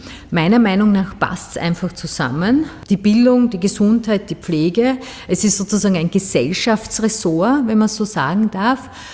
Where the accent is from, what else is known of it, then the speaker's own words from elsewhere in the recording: Styria, Austria; Die Steiermark ist halt meine Heimat.